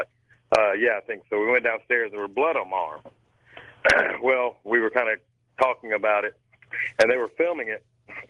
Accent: Atlanta, Georgia, United States; I'm from Atlanta, or just north of Atlanta.

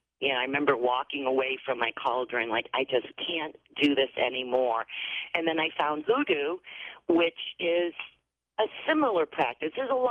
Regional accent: Detroit, Michigan, United States; We're both from Detroit. Both our parents worked at Ford Motor Company, and we both graduated from U of D and U of DM.

